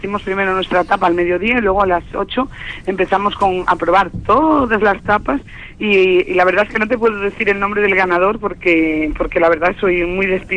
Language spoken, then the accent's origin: Spanish; Pontevedra, Galicia, Spain; now in Cambre, Spain; soy de Pontevedra, pero vivo desde ya hace tiempo y tengo el restaurante en La Coruña, en Cambre.